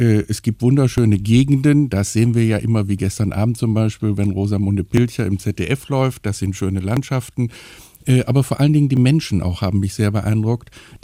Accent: Germany; Und wir als Deutsche, denke ich, gucken auch immer so ein bisschen neidisch auf die Insel

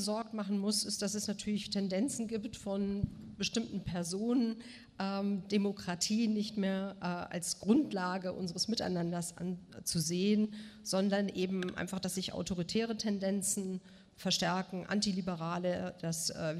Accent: Bonn, North Rhine-Westphalia, Germany; also born or lived in Moscow, Russia; Ich bin in Bonn und Moskau groß geworden

